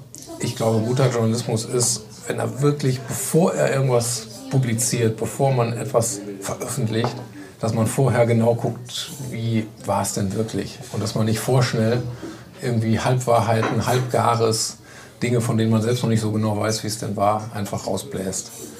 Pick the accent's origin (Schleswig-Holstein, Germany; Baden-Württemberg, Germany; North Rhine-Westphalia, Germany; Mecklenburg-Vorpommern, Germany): North Rhine-Westphalia, Germany; Hagen; born there; ich bin in der Großstadt ja geboren. Hagen ist so eine Großstadt. Ist schon eine Großstadt, hatte damals doch noch über 200.000 Einwohner. So eine unterschätzte Ruhrgebiet.